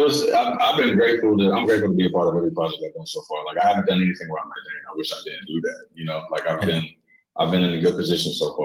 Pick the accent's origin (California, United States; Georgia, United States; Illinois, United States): Georgia, United States; Atlanta; But, you know, just growing up in Atlanta, you hear things, you know about Big Meech